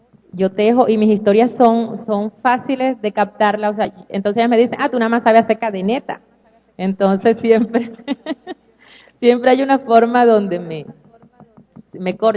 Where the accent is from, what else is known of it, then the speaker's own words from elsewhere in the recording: Maicao, La Guajira, Colombia; Y porque en todo esto yo me crié pues en Maicao, entonces siempre estaba como que en el contacto con el mundo arijuna, con el guayú